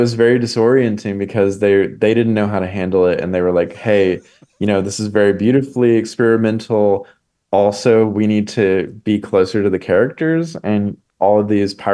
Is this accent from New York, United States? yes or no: no; Arkansas, United States; Arkansas.